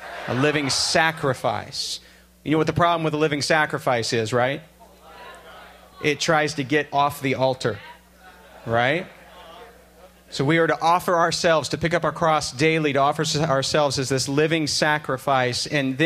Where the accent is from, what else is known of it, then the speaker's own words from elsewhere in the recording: Texas, United States; I am wondering as a Texan, why, God, have you taken me to this God-forsaken place?